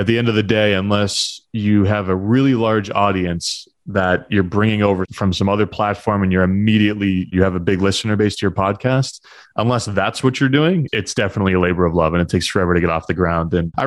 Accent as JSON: {"language": "English", "region": "New Hampshire", "country": "United States", "tie": "born or raised there", "lives_now": "Boston, United States", "said": "Live in Boston, born and raised in New Hampshire. So I've always been in the Northeast."}